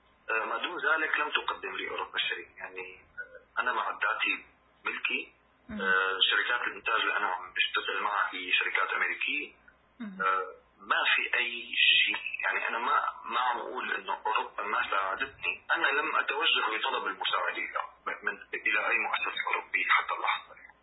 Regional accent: Syria; بالنسبة لنا كسوريين

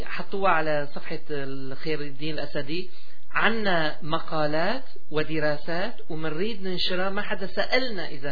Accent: Aleppo, Aleppo Governorate, Syria; مع أنه أنا من حلب

